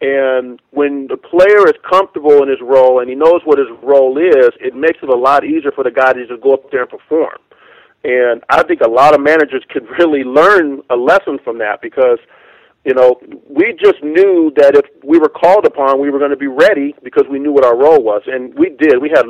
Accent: California, United States; I grew up in Southern California

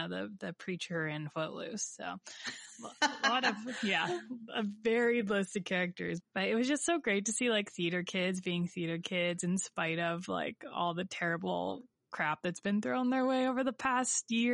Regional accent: Warren, Ohio, United States; Guys, I had my return to live theater in my hometown of Warren, Ohio for my cousin's senior musical of Beauty and the Beast.

